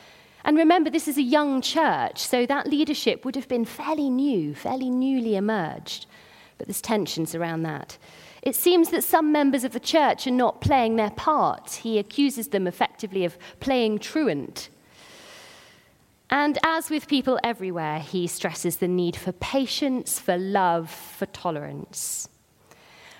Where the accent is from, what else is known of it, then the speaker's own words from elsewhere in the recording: United Kingdom; As British people, I think possibly we do err away from the challenge, from naming the things.